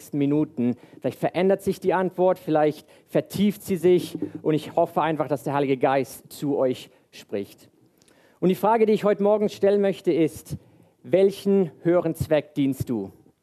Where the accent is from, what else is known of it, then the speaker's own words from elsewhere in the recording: Königsfeld, Baden-Württemberg, Germany; ich bin hier in Königsfeld aufgewachsen, habe das Abitur hier auf der Zinzendorf-Schule gemacht.